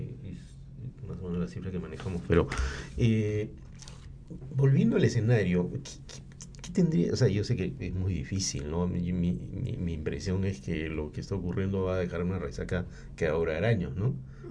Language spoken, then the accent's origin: Spanish; Peru; Acá, yo lo veo como peruano, escuchas a algunas personas decir eso.